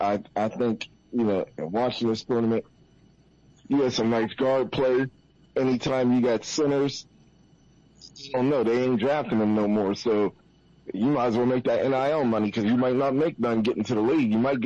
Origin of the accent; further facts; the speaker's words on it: Ohio, United States; Hell, I'm from Ohio.